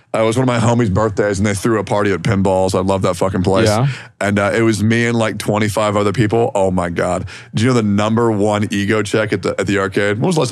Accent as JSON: {"language": "English", "region": "the South", "country": "United States", "said": "There's also this game that I'm really fucking good at because I'm from the South. I'm a little bit of a redneck myself."}